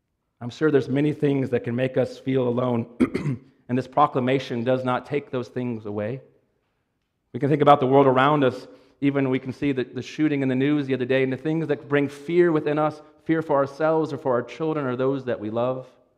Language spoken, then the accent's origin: English; Pennsylvania, United States; Maybe the story, this scene, stands out to me when I grew up in Pennsylvania. In an old house, the power seemed to always go out, and we end up on the front porch.